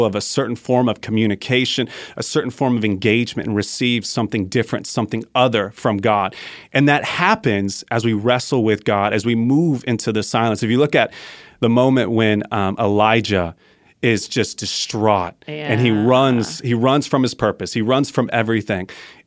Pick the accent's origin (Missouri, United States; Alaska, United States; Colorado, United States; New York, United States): Colorado, United States; and I'm from Colorado, so we have all these 14,000 foot mountains.